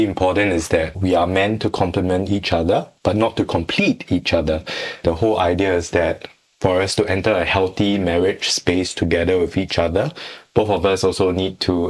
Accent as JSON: {"language": "English", "country": "Singapore", "said": "We are quite a typical couple, I think. We are very Singaporean."}